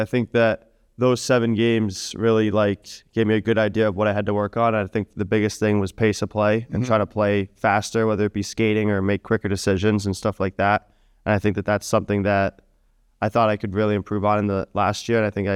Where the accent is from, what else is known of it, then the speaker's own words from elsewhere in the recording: Boston, Massachusetts, United States; I think that obviously growing up in Boston, you see it a lot.